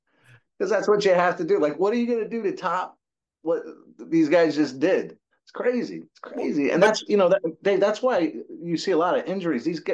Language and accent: English; Columbus, Ohio, United States; born there; I was born in Columbus, Ohio.